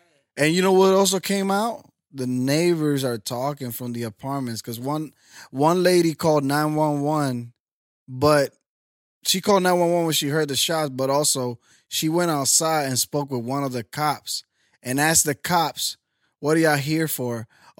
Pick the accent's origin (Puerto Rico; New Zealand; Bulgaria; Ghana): Puerto Rico; now in United States; I live in Florida, I live in PA, and I'm originally from Puerto Rico, but I'm just saying, like, I never experienced racism until so much until I moved to Texas.